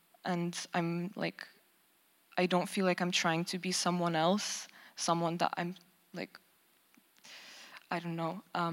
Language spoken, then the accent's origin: English; Ukraine; first language Russian; English is a second language; I grew up in East Ukraine, so it's very Russified, kind of. I spoke Russian growing up and I consumed Russian culture